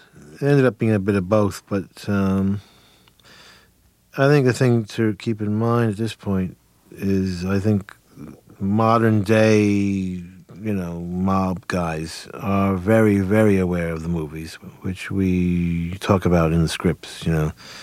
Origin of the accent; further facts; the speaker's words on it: New Jersey, United States; I grew up in New Jersey in bars